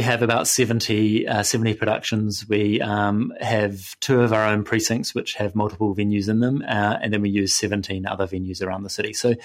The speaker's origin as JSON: {"language": "English", "region": "South Island", "country": "New Zealand", "tie": "born or raised there", "said": "No, actually, I grew up in the South Island on a farm."}